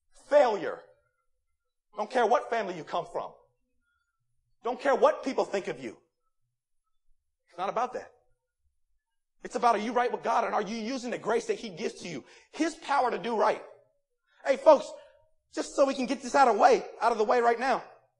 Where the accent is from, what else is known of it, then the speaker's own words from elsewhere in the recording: Marlboro, Maryland, United States; I grew up in Marlboro, Maryland, all right?